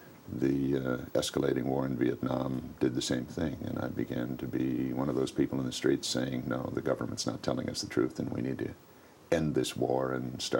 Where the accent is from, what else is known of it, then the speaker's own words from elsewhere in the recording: West Hollywood, California, United States; West Hollywood, yes, indeed.